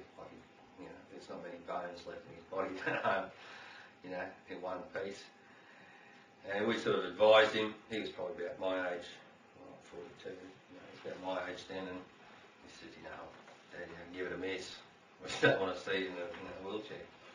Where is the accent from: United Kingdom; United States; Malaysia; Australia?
Australia; New South Wales; born there; I was born in New South Wales in Australia. That's the only New South Wales I think, anyway.